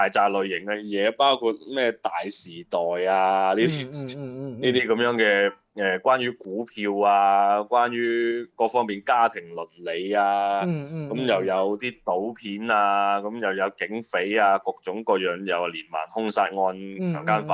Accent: Guangdong, China; 我哋廣東人已經好少講嘅一啲，譬如俚語啊

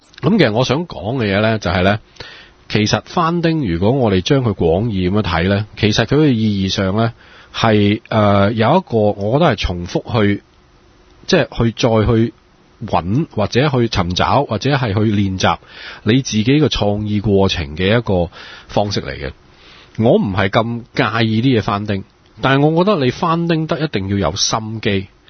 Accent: Shanghai, China; 咁我哋上海人食嘅月餅好似個即係漢堡包嘅舊肉咁樣嘅啫，

